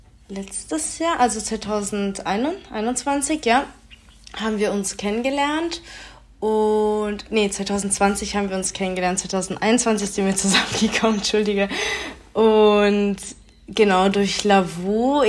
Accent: Germany; ich bin Italienerin, ich bin aber in Deutschland geboren und aufgewachsen. Meine Eltern sind Italiener

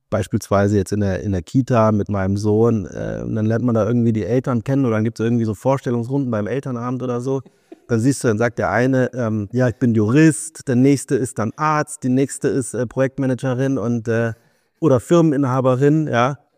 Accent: Baunatal, Hesse, Germany; Ich komme aus Baunatal.

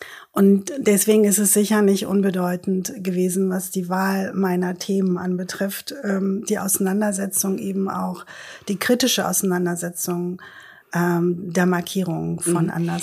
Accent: Hamburg, Germany; now in Oldenburg, Germany; Und dass ich nun, gefühlt Ewigkeit in Oldenburg lebe, ursprünglich aus Hamburg.

